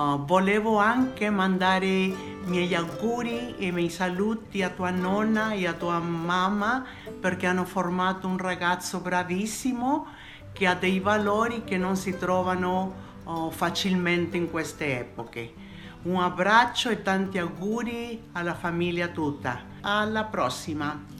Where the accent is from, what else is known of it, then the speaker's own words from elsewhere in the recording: Mexico; Italian is a second language; also born or lived in Paris; now in Miami, United States; sono messicana e abito a Miami a 23 anni.